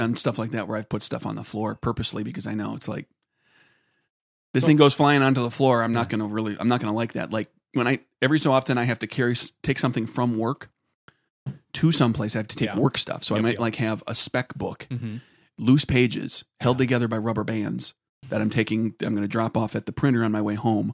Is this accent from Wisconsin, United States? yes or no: yes; Wisconsin, United States; Yeah. Oh, way to go, Wisconsin. My home state.